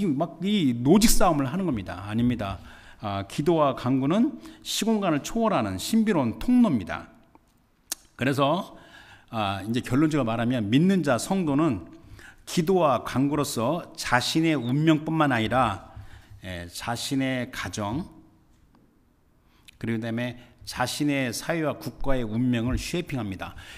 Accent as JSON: {"language": "Korean", "country": "South Korea", "tie": "born there", "said": "저는 태생이 한국 사람이고"}